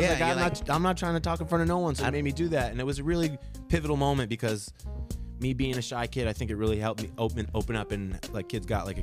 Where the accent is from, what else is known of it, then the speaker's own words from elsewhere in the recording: Connecticut, United States; I'm from Connecticut.